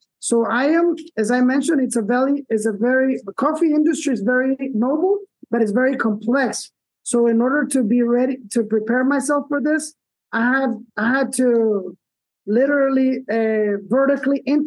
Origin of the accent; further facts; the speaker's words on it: El Salvador; English is a second language; I am one of the people who had the privilege to study abroad. That's where, you know, I learned English, had the chance to work overseas prior to relocating back to El Salvador when things were even worse than when we had the civil war back in the 80s.